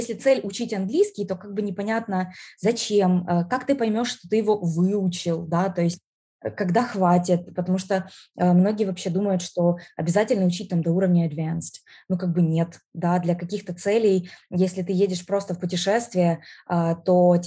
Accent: Ukraine; also born or lived in United States; И когда мы вернулись обратно в Украину

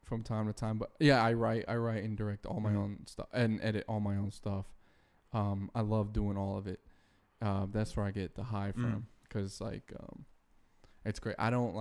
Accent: St. Petersburg, Florida, United States; also born or lived in Houston, Texas; No, I'm from St. Petersburg, Florida, originally, and then I moved to Houston, Texas, and then I moved here.

